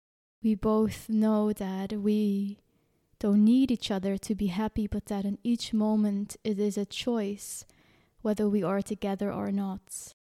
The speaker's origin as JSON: {"language": "English", "country": "Belgium", "said": "I'm from Belgium"}